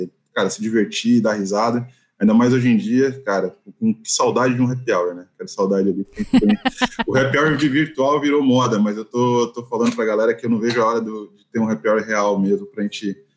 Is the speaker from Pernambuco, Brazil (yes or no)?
no; São Paulo, Brazil; Sou paulistano, moro em São Paulo.